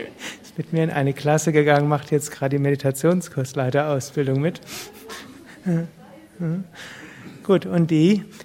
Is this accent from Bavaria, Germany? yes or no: no; Rhineland-Palatinate, Germany; Was kann ich denn in meiner Heimat irgendwie zeigen, was irgendwo spirituell ist? Hab ich geguckt, Kraftort Rheinhessen.